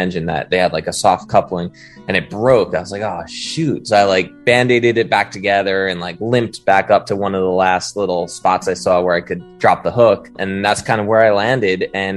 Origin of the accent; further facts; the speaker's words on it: New York, United States; Yeah, so I guess I grew up on Long Island, lived for the summers. I was an ocean lifeguard.